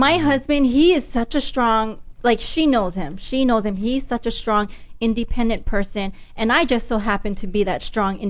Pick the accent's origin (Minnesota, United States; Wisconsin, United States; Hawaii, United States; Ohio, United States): Hawaii, United States; So I'm from Hawaii